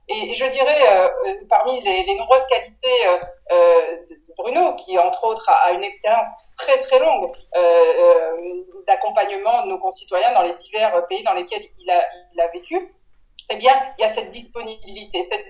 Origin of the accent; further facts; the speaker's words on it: France; Humainement, il a ces qualités que nous recherchons lorsque nous sommes Français de l'étranger.